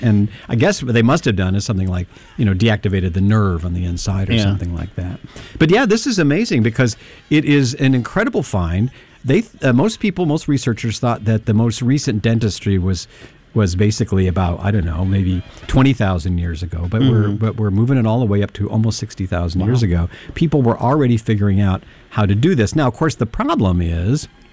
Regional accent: Kentucky, United States; the dentist I had when I was growing up in Eastern Kentucky

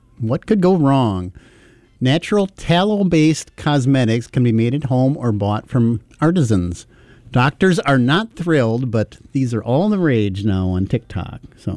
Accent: Ireland; I'm Irish.

